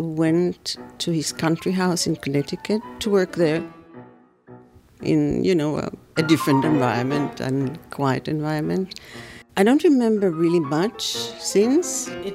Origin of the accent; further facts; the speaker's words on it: Jerusalem, Jerusalem District, Israel; I was born in Jerusalem and grew up there.